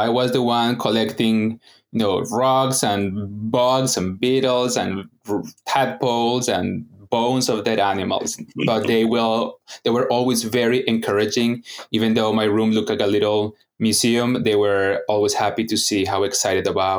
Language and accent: English; Colombia; English is a second language; a part of Colombia, South America, my home country